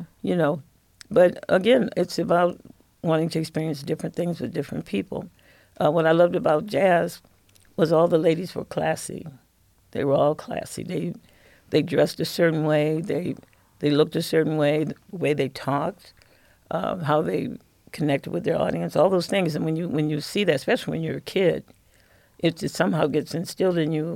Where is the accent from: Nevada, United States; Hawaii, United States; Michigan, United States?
Michigan, United States; Lansing; moved away as an adult; now in Toledo, United States; In 1968, I decided I wanted to see what it was like to live in Toledo. I grew up in Lansing, but I decided, Toledo's not that far.